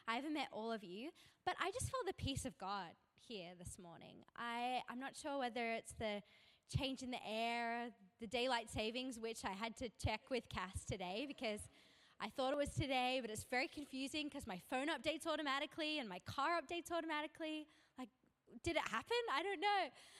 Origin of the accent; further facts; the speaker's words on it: Manly, New South Wales, Australia; And I'm a local. I am from Manly. That's where I grew up.